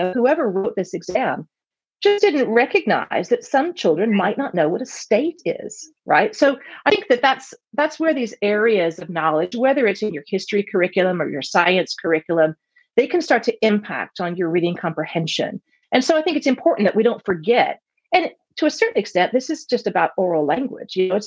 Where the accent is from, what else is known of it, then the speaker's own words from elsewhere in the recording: United States; now in United Kingdom; And of course, for Americans, and I'm American, that's easy, right?